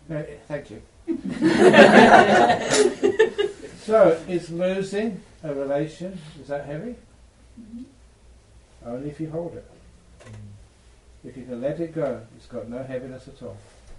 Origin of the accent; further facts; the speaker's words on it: England, United Kingdom; born there; Because I was born in England.